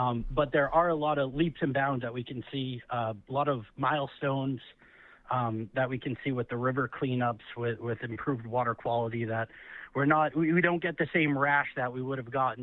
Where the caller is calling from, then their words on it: Worcester, Massachusetts, United States; calling steps from the industrially ravaged Blackstone Canal in the heart of the Commonwealth, Worcester, Massachusetts.